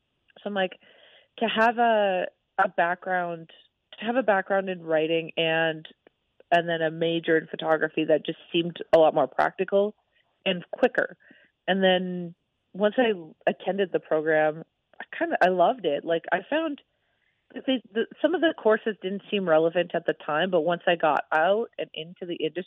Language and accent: English; Alberta, Canada; now in Las Vegas, United States; Well, I never actually grew up on my nation. I grew up just outside.